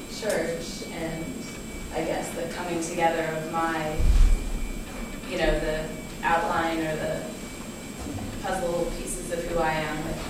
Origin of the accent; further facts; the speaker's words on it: East Coast, United States; and I'm from the East Coast, and so fall is very different here than, you know, no maple trees really